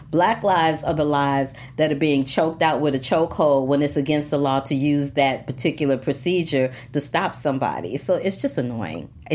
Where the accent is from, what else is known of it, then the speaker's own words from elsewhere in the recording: Missouri, United States; I'm from Missouri, and when I go back there, it's a hot mess.